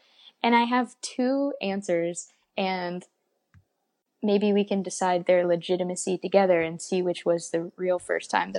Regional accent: Memphis, Tennessee, United States; because of the like way that I grew up in the Memphis scene.

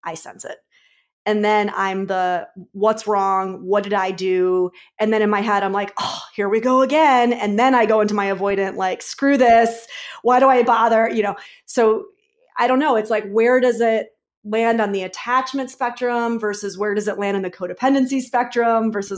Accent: New York, United States; Too, like, I'm a New Yorker, and so there's a little bit of that edge.

